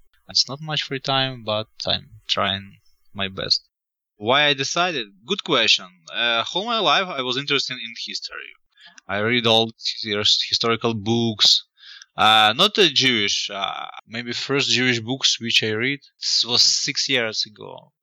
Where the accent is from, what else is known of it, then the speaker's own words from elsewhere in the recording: Pryluky, Chernihiv Oblast, Ukraine; English is a second language; now in Kyiv, Ukraine; I was born in Preluki, it's a city in Chernigov region. Studied the school in Nezhen, where my parents are still living, and started my university in Kyiv in 16 years ago.